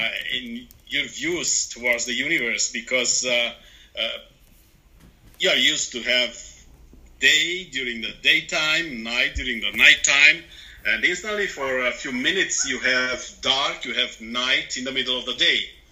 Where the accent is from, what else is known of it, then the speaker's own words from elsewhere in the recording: Romania; We are 7 people from Romania.